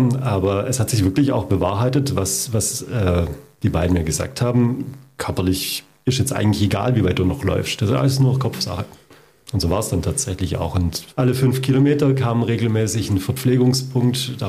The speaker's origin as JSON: {"language": "German", "town": "Lichtenwald", "region": "Baden-Württemberg", "country": "Germany", "tie": "born or raised there", "also_born_or_lived": "Reichenbach", "said": "ich bin hier ja groß geworden in Lichtenwald und in Reichenbach."}